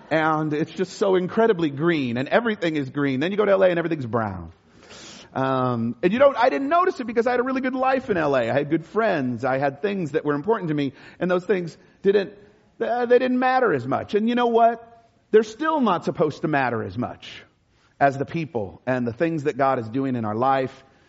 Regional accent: Los Angeles, California, United States; now in Bay Area, United States; I realize I grew up in Los Angeles, but I realize how spoiled I am by living in the Bay Area.

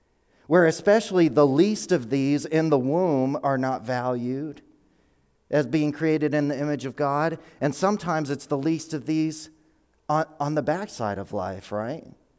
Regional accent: Georgia, United States; Growing up in Georgia, I kind of wrote down what I kind of thought the culture said was a real man.

